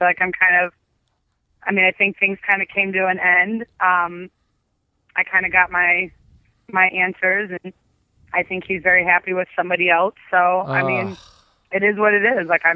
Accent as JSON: {"language": "English", "town": "Cleveland", "region": "Ohio", "country": "United States", "said": "he knows I'm from Cleveland"}